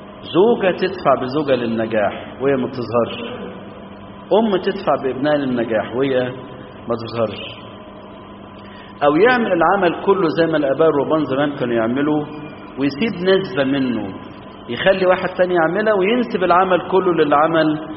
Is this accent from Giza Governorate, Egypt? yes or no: no; Minya, Minya Governorate, Egypt; وكتير من الامهات عندنا في الصعيد وعندنا في المنيا خصوصا عاشوا في الظل وعاشوا ورا الابواب